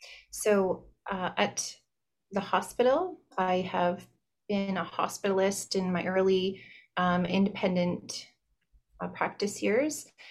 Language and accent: English; Barrie, Ontario, Canada; So I'm born and raised in Barrie, and my family and my husband's family are here, and we're raising our family here too.